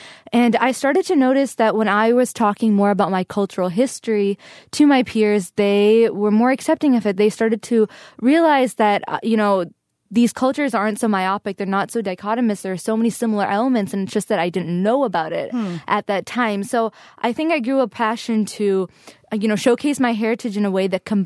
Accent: Wisconsin, United States; I think one thing that I struggled with being an Indian American, growing up in Wisconsin is finding a balance between my two identities.

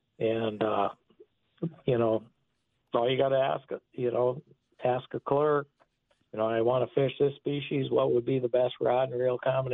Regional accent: Park Falls, Wisconsin, United States; That's my hometown. That's St. Croix Rods is in Park Falls.

